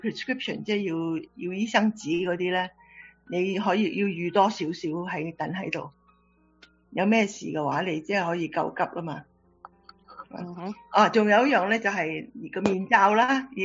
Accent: China; 咁我哋中國人好多時都有啲現金嘅

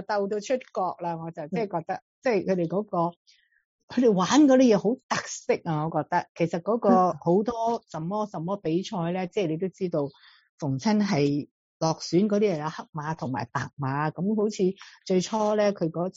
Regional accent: Guangdong, China; 就是好像我们广东人唱国语，他们都是揞住半边嘴来笑的

